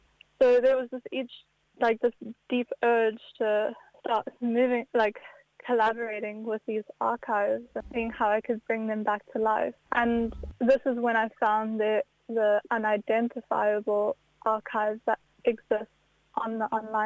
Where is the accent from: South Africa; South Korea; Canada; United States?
South Africa; now in New Zealand; I'm a South African artist that's currently based in Aotearoa, New Zealand. And I've only been here since the start of 2024.